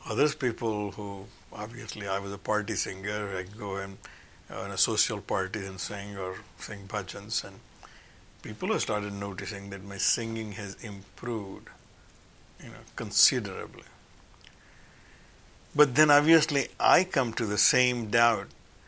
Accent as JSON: {"language": "English", "country": "India", "tie": "born there", "said": "I am an Indian origin person. And in other words, I was born in India with Indian parents."}